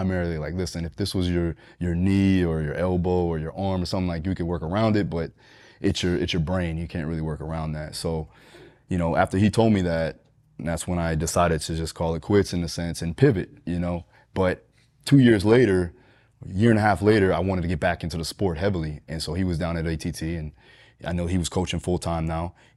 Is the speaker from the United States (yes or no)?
yes; Deerfield Beach, Florida, United States; Here, Deerfield Beach, Florida, Broward County primarily, up and down Fort Lauderdale area.